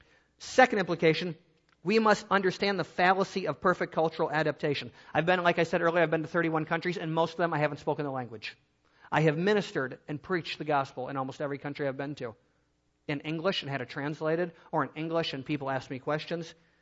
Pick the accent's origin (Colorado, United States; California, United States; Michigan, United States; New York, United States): Michigan, United States; I was born and raised in Michigan.